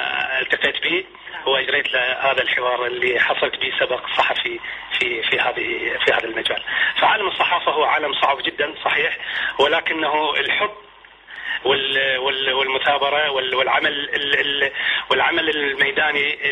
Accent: Iraq; أتمنى أن تتحقق أنه بلادي العراق العظيم هذا يرجع إلى الأمن

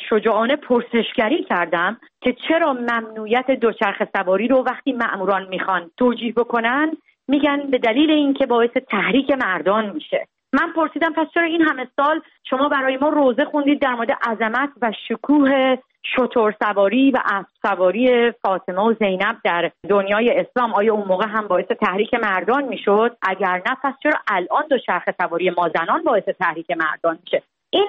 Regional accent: Iran; moved away; من که فرسنگا دور از ایرانم

